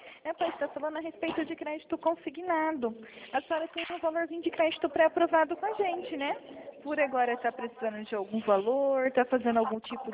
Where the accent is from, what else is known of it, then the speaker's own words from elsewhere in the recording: Penápolis, São Paulo, Brazil; Eu sou de Penápolis, mas eu trabalho em Araçatuba.